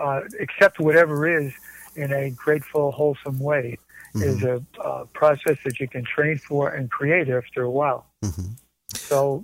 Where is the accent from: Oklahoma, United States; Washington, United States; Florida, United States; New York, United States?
New York, United States; New York City; I was raised in New York City in the wintertime, and my grandfather's dairy farm about 200 miles from there, upstate New York, in the summer.